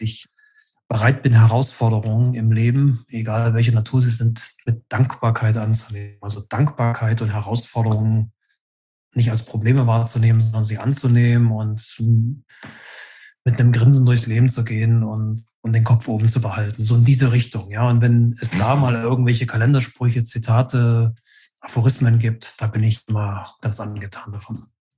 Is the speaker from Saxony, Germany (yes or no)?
yes; Leipzig, Saxony, Germany; Also ich komme aus der Leipziger Gegend oder aus Leipzig. Mhm. Das ist eine Gegend, die sehr protestantisch, lutheranisch geprägt ist.